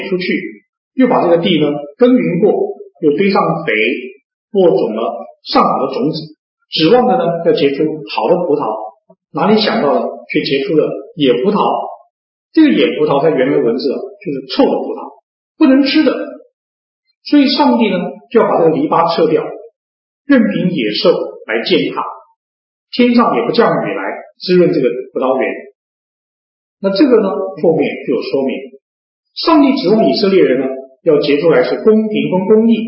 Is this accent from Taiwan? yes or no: no; China; 用我们中国人的话来讲呢，就是一朵鲜花插在牛粪上面